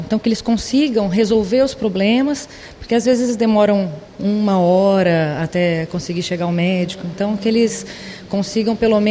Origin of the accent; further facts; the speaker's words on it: Fernandópolis, São Paulo, Brazil; Eu não sou de Minas, eu sou do interior de São Paulo, de Fernandópolis, onde a gente fez a primeira palestra.